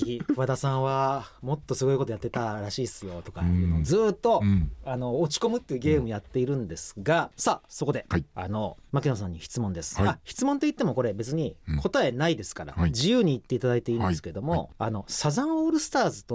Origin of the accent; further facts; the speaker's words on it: Saga, Japan; 僕佐賀県出身なんですが、